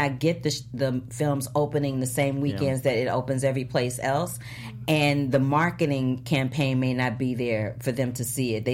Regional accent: Missouri, United States; No. I'm from Missouri, and I know they don't.

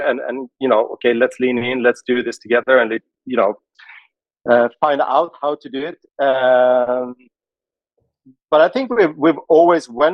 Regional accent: Stockholm, Stockholm County, Sweden; English is a second language; Stockholm.

